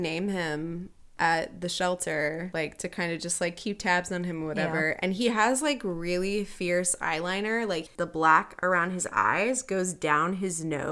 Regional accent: Wisconsin, United States; the version I grew up with in Wisconsin. We love our old fashions in Wisconsin, but we make them with brandy, not bourbon.

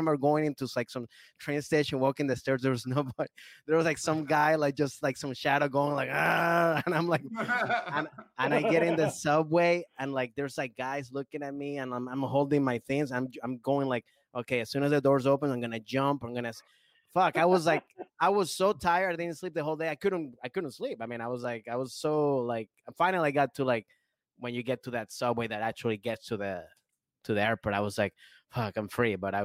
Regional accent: Maryland, United States; Yeah, I grew up in Maryland, D.C., and like the train system over there is great, too.

